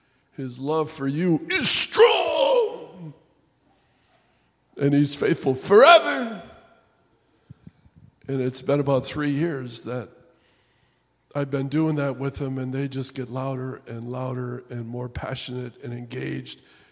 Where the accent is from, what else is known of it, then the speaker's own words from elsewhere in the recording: Green Bay, Wisconsin, United States; even I was born and raised in Green Bay.